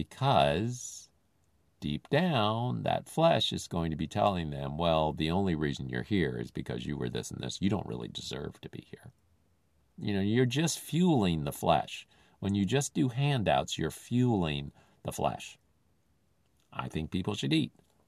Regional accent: Philippines; Except I grew up in the Philippines. And I saw people who were desperately poor.

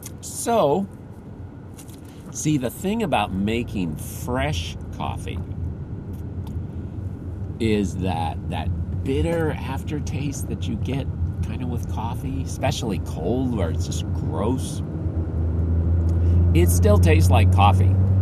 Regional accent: United States; I said, well, I'm not Japanese. I'm an American.

